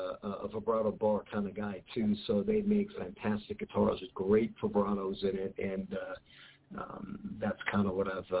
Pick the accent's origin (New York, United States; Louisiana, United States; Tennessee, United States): New York, United States; Long Island; also born or lived in Seattle; now in Las Vegas, United States; So I'm originally from New York. I am a Long Islander.